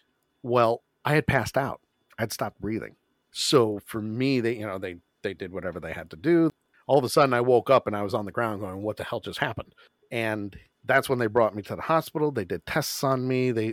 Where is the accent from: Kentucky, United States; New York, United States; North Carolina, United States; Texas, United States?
New York, United States; So for me, for someone who was born and raised in New York, when 9/11 hit, that hit me hard. You know, both friends, family, my city got destroyed